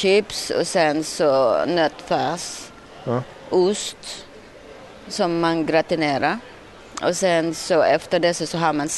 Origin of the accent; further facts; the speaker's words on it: Philippines; now in Sweden; Jag kommer själv ursprungligen från Filippinerna